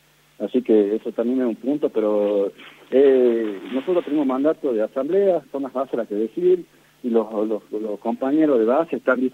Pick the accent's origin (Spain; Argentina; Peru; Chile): Argentina; Ledesma, Jujuy; Solamente en Capital, yo soy de Ledesma, por ejemplo